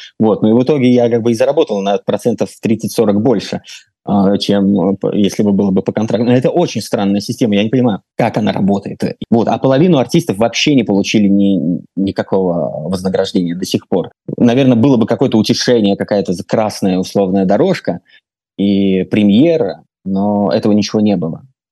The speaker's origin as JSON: {"language": "Russian", "country": "Latvia", "said": "Я живу в Латвии, и по национальности я латыш, да, я в плане по национальности как принадлежность к стране. Этнически я русский. Предки мои, значит, по отцовской линии литовцы и белорусы, по материнской линии это русские старообрядцы."}